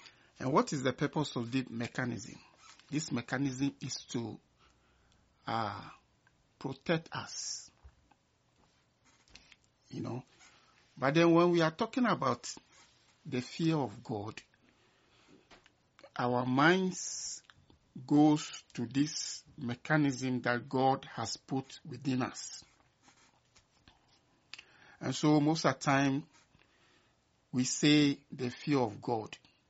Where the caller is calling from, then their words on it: Saskatoon, Saskatchewan, Canada; I am reaching you from Saskatoon here in Canada.